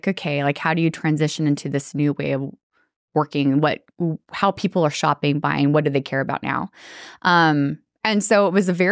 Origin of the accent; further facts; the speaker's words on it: Utah, United States; And like my home, I'm from Utah. Everybody's friendly and nice and just like Austin.